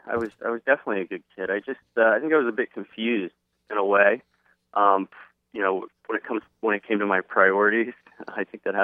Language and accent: English; Tampa, Florida, United States; Sure. Yeah, I grew up in South Tampa.